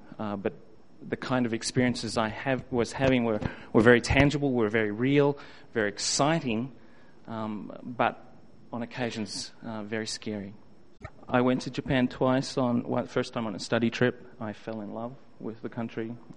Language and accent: English; Australia; growing up in Australia, I think we don't realize it